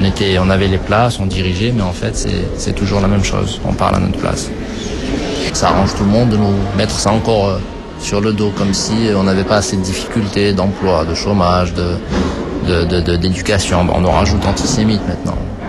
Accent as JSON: {"language": "French", "region": "Auvergne-Rhône-Alpes", "country": "France", "said": "Je nie pas mes origines de quartier. Moi, je suis de Clermont-Tonnerre, je suis d'Auvergne. Je suis ici que depuis un an et demi, je vis dans une cité universitaire."}